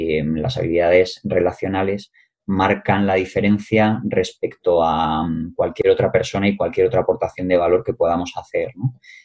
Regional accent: Madrid, Community of Madrid, Spain; born there; Nací en Madrid

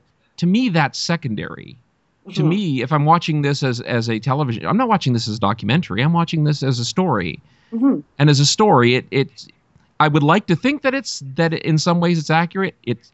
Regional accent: Hamilton, Ontario, Canada; I'm from Hamilton, Ontario. I'm not too far from Six Nations here in Ontario.

